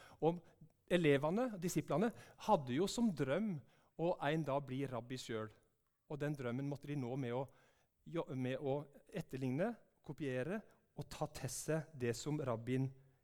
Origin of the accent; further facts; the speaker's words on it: Gjerstad, Agder, Norway; Og jeg kommer ifra Gjerstad